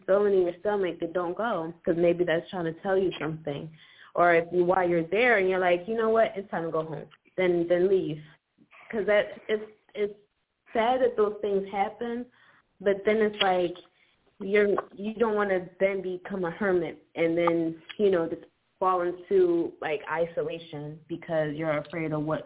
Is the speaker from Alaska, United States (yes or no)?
no; Philadelphia, Pennsylvania, United States; You know, we're from the same place, not the same section, but we're both from Philly.